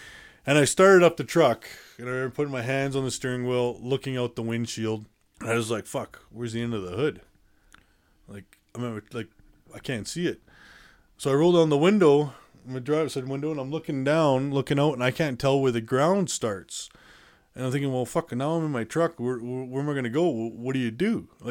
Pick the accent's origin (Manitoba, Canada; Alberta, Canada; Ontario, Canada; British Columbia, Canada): Alberta, Canada; Calgary; And then shipped me off to my hometown, Calgary, to the Foothills Hospital